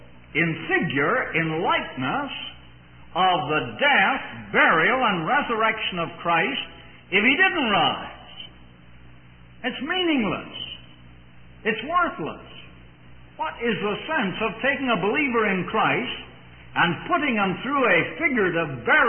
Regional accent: Canada; born there; I was born in Canada, so I do not know from experience just how they talk on the other side of the water

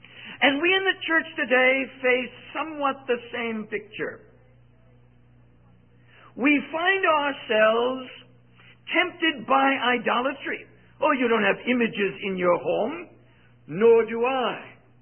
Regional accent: India; and I come from India, where the annual per capita income is about $300

